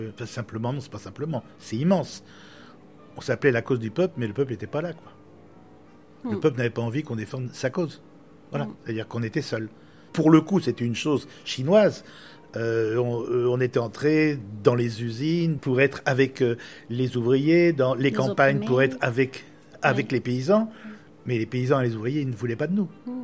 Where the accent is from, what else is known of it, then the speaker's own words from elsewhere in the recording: France; On n'a pas à expier des crimes que nos pères auraient pu commettre. On est français.